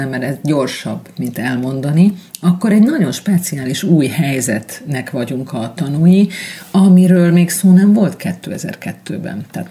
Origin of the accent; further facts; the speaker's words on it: Hungary; also born or lived in Germany; Németországban éltem, és ott egy hasonló helyzet vett körül. Magyarként egy jó felületnek tartottak a kedves szomszédasszonyok